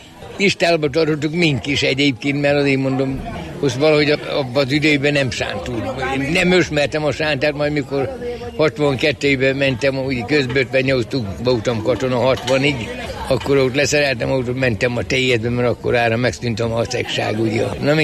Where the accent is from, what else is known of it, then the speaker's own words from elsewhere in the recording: Balmazújváros, Hajdú-Bihar, Hungary; born there; Balmadújvárosban születtem.